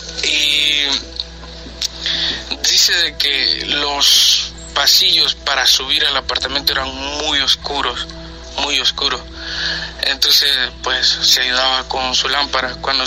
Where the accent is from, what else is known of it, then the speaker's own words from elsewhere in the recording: El Salvador; como somos del Salvador, me cuenta lo mismo.